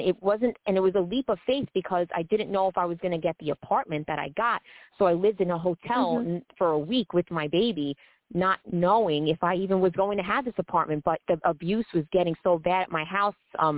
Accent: New York, United States; So, because I come from New York and the shelter system is packed.

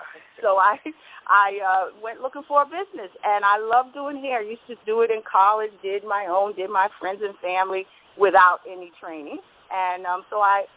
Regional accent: Brooklyn, New York, United States; moved away as an adult; also born or lived in North Carolina; now in New Jersey, United States; Well, I'm actually from, born North Carolina, grew up in Brooklyn, and moved to New Jersey almost a little over 30 years ago.

